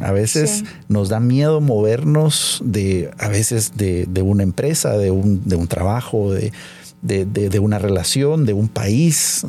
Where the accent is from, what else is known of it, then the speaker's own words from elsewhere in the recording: Guatemala; Hay lugares en donde yo he hablado con ese orgullo de decir, soy de Guatemala.